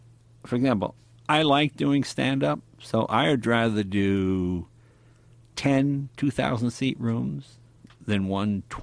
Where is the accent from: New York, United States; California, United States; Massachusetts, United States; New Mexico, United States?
Massachusetts, United States; Andover; when I grew up in Andover, once a month they would have the town meeting at the Grange Hall, which is dumb as that sound, in North Andover.